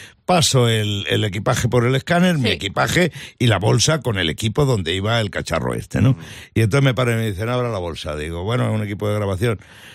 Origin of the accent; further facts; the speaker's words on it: Madrid, Community of Madrid, Spain; Criado en Manotera, hombre